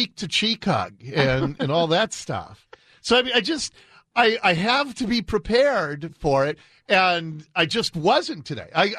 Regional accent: Ballard, Washington, United States; I grew up in Ballard.

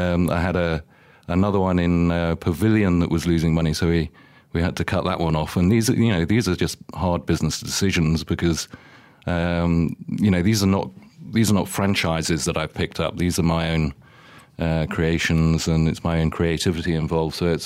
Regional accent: South West England, United Kingdom; moved away as an adult; now in Malaysia; Well, I'm from Somerset, born and bred in the UK. But really, I'm Malaysian now. I've been here since 97.

